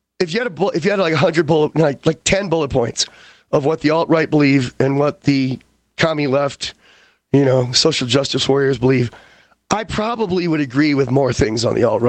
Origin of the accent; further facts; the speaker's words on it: Charlottesville, Virginia, United States; when I say I'm from Charlottesville, Virginia, they won't mess it up.